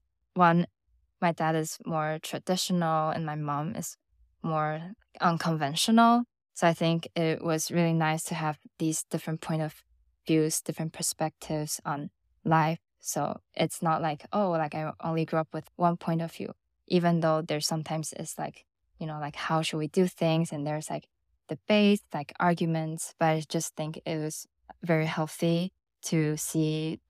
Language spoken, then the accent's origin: English; Taichung, Taiwan; So the city I grew up in is called Taichung. It's the second biggest one in Taiwan. And I live with my parents, one of my grandma.